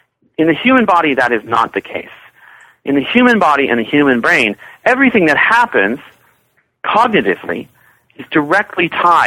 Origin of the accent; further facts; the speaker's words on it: Boston, Massachusetts, United States; Yeah, I grew up in the Boston area. Spent a lot of time around Cambridge.